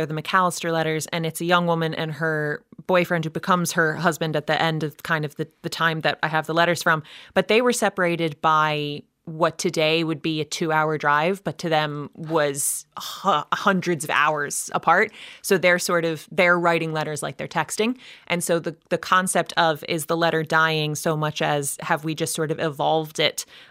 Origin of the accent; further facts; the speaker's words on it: United States; in my context, I'm an American.